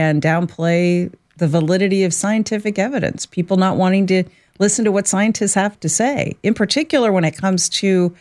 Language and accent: English; Ohio, United States; I'll never forget growing up in Ohio when Lake Erie actually, up in Cleveland, it actually caught fire due to the pollution in the water.